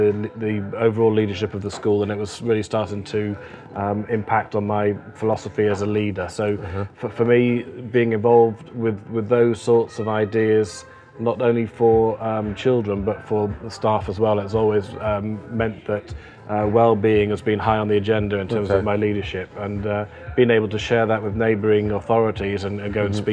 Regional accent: Germany; So I was actually born and brought up in British Forces Germany. My father was a teacher doing the similar sort of thing.

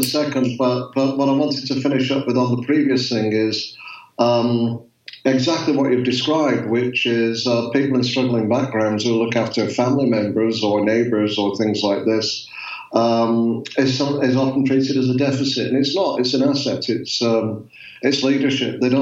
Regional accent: Accrington, North West England, United Kingdom; moved away as an adult; also born or lived in Canada / Boston; now in Ottawa, California, United States; I am British originally from Accrington in Northern England.

